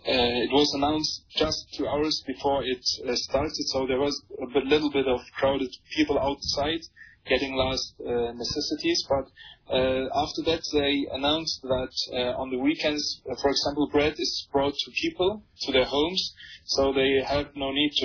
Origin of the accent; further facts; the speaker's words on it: Germany; English is a second language; now in Turkey; I was born and raised in Germany. My parents are there, my family is there, my relatives are there, and I have also relatives here in Turkey. I went to school there and had my life there, and I came to Turkey in 2013